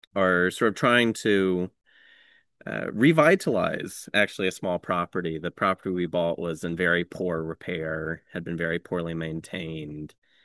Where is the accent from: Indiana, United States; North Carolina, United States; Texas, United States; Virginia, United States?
North Carolina, United States; And then I grew up in Johnston County, which is two counties to the east of here. And so my blood is here in North Carolina.